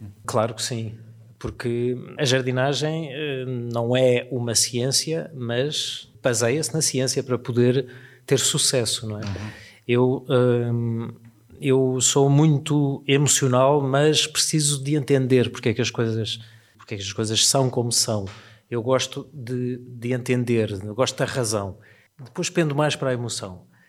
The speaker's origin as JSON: {"language": "Portuguese", "region": "Lisbon", "country": "Portugal", "said": "E eu sou lisboeta e vivo aqui."}